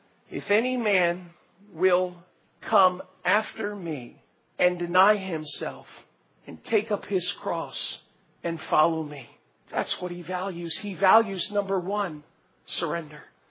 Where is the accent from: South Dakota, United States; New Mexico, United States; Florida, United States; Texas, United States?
Florida, United States; Growing up, I grew up in South Florida.